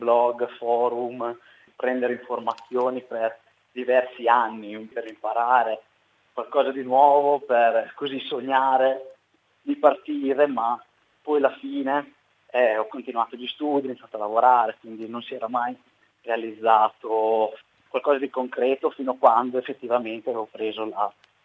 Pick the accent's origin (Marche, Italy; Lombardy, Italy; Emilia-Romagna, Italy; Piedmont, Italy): Emilia-Romagna, Italy; Medolla; moved away as an adult; now in Australia; Ho compiuto 29 anni l'anno scorso, tornando per i 30 quest'anno, e vengo da Medolla, un paesino della provincia di Modena, nella bassa modenese, famosa per la nebbia d'inverno e le zanzare d'estate.